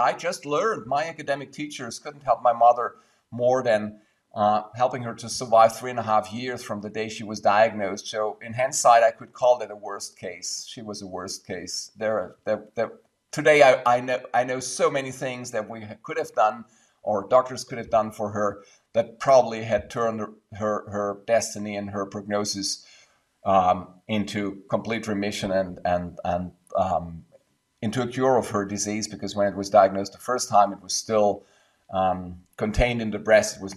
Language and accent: English; Ulm, Baden-Württemberg, Germany; at the medical school and University of Ulm in my hometown